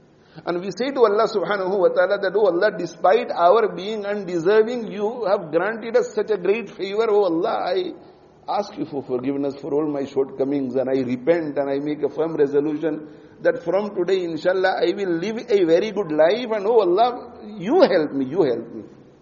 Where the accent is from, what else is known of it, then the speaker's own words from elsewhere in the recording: Bhoria, Gujarat, India; born there; I sometimes think about myself that I was born in Bhoria, a very, very small village. Small village.